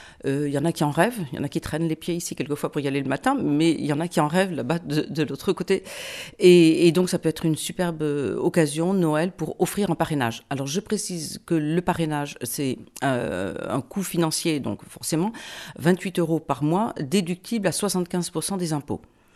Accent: France; Et en tant que Français, nous envoyons aussi une soixantaine de jeunes tous les ans

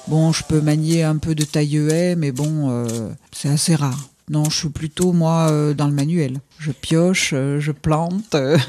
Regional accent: Auvergne-Rhône-Alpes, France; Moi, je suis dans la région en Occitanie depuis 30 ans. Je suis native du Beaujolais, je suis petite fille de viticultrice.

